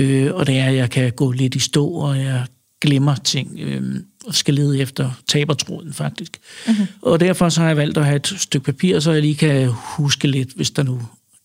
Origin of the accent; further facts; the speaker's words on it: Frederiksberg, Capital Region of Denmark, Denmark; also born or lived in Vestegnen; now in Bornholm, Denmark; Jeg er fra Frederiksberg til at starte med, og så ude på Vestegnen, og så flyttede jeg til Bornholm